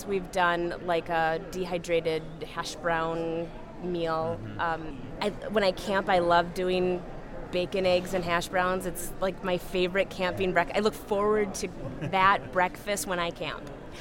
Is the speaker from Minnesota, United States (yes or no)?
yes; Roseville, Minnesota, United States; I'm from Roseville, Minnesota.